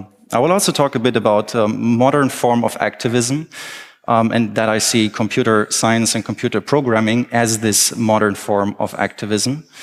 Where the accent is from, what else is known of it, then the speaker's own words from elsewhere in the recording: Berlin, Germany; I'm from Berlin.